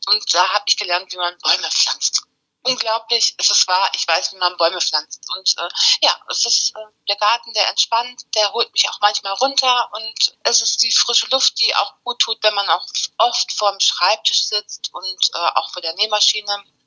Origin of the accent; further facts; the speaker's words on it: Remscheid, North Rhine-Westphalia, Germany; born there; now in Löhne, Germany; meine Mama ist eine Deutsche und die kommt aus Remscheid und ich bin natürlich in Remscheid geboren und nicht in Spanien, was manche auch denken.